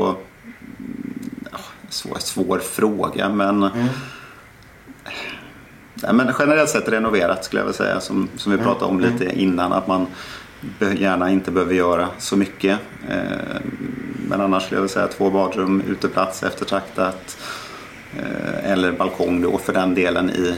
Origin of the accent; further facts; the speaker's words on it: Värmland, Sweden; Som jag sa innan, jag är från Värmland.